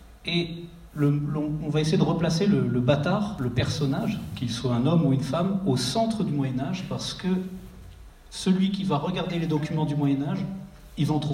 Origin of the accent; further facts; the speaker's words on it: Aiguebelle, Auvergne-Rhône-Alpes, France; Je viens d'Aiguebelle à l'origine